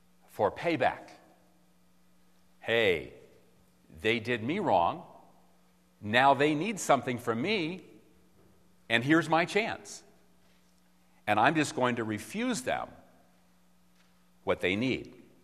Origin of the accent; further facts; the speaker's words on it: Virginia, United States; Now, I'm from Virginia.